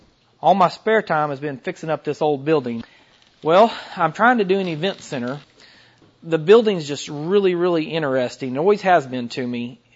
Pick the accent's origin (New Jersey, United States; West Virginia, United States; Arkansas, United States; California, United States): Arkansas, United States; Fayetteville; And I'm from the Northwest Arkansas area, mainly Fayetteville, Springdale, and some of those smaller towns around that area.